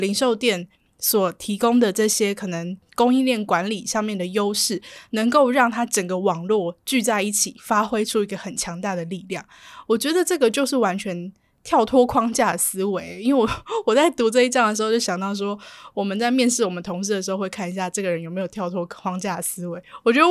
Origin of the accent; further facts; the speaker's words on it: Taiwan; 可能我这个年纪嘛，或是作为台湾人来讲，